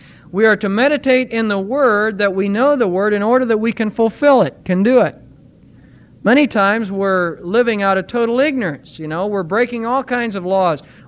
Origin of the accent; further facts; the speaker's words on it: Ohio, United States; In our church, when I was growing up in Ohio, we used to go to Winona Lake every year to the Youth for Christ convention.